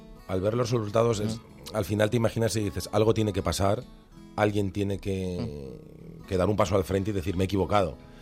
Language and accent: Spanish; Valdemoro, Community of Madrid, Spain; que es en recuperar mi pueblo, en recuperar Valdemoro.